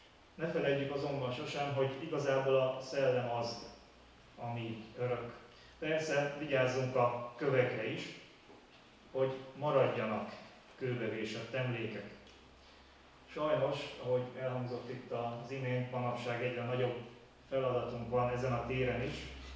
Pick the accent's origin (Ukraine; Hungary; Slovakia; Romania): Hungary; noha igazán büszkék lehetünk erre a korszakra magyarként. Ami Itáliában szokványos utcaképnek tűnik, az nálunk a múzeumban őrzött kincs.